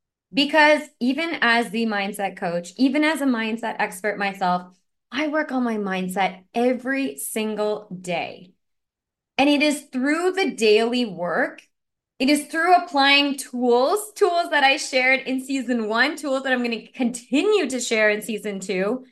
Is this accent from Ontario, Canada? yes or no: yes; Ottawa, Ontario, Canada; also born or lived in Newfoundland; now in Toronto, Canada; I'm based in right now in Toronto, Canada. So I grew up in I'm actually from the east coast of Canada. I'm from Newfoundland. I was born in Newfoundland and then grew up most of my life in Ottawa.